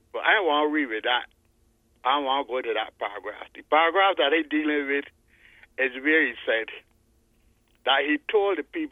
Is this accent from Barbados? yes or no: yes; Saint Philip, Barbados; born there; But I was born in St. Philip, and my mother used to keep pigs.